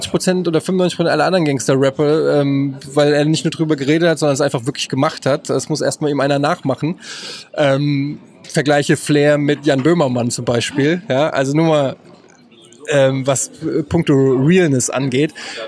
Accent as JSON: {"language": "German", "town": "Frankfurt", "region": "Hesse", "country": "Germany", "said": "Ja, also als Frankfurter muss ich sagen, feiere ich ihn total. Ich habe im Gallus gelebt"}